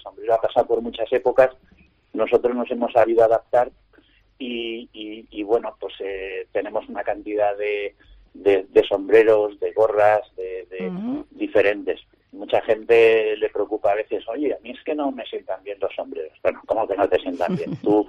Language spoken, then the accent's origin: Spanish; Valencian Community, Spain; somos valencianos, la empresa es valenciana